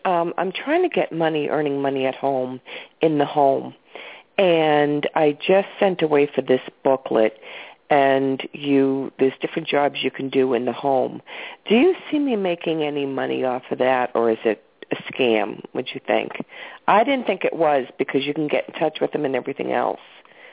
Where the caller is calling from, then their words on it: Massachusetts, United States; Massachusetts.